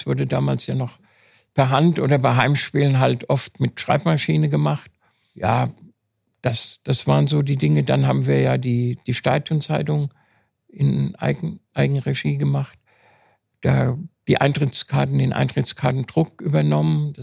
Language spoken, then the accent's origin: German; Frankfurt, Hesse, Germany; Ich bin in Frankfurt geboren, habe zwar dann mit meinen Eltern außerhalb gewohnt, weil meine Eltern dort gebaut haben, aber ich habe mich immer als Frankfurter gefühlt, auch nach Frankfurt hingezogen.